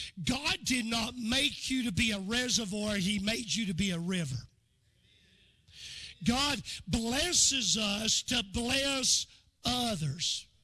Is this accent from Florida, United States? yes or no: yes; Hilliard, Florida, United States; now in South Georgia, United States; as a boy growing up in Hilliard, Florida.